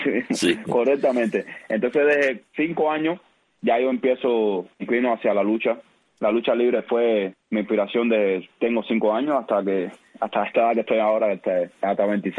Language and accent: Spanish; Matanzas, Cuba; yo nací en Matanzas, en la misma ciudad de Matanzas, en el municipio de Matanzas, así que soy matancero legítimo.